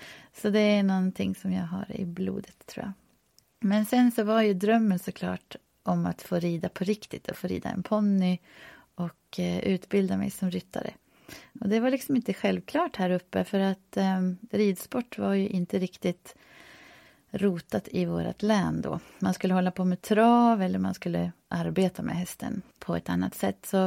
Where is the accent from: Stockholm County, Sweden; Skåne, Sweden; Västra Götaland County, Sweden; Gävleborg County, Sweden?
Gävleborg County, Sweden; born there; precis som vår gård heter, så jag är född här i Hälsingland. På gården och jag är nu 51 år.